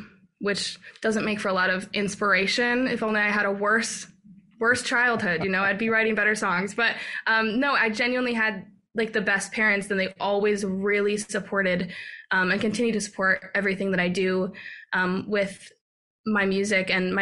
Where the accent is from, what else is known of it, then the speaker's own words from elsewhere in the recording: Massachusetts, United States; we're both from Massachusetts